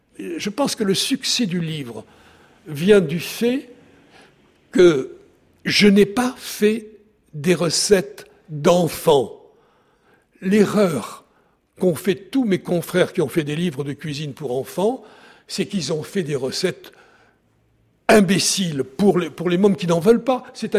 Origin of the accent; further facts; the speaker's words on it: Langon, Nouvelle-Aquitaine, France; born there; Je vivais à Paris. Moi, je suis né à Langon. J'ai passé ma jeunesse dans les pattes de grand-père en cuisine, mon père aussi.